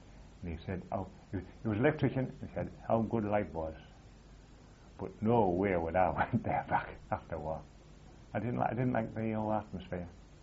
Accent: England, United Kingdom; Of course, naturally, we come from England.

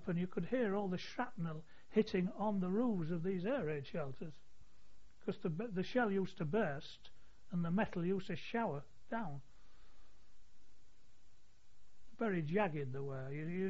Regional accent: Hull, Yorkshire and the Humber, United Kingdom; The whole of my informative life was in Hull.

